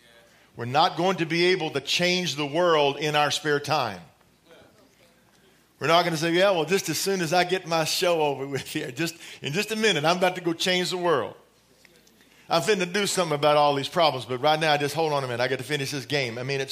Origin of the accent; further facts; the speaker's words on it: Dallas, Texas, United States; that's just the Cowboys who I grew up in Dallas.